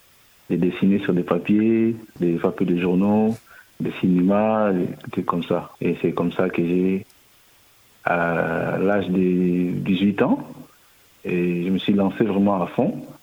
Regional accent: DR Congo; moved away; Et j'ai quitté le Congo en 2017.

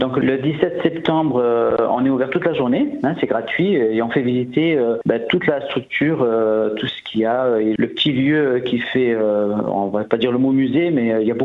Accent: south of France, France; Nous, on vient du Midi.

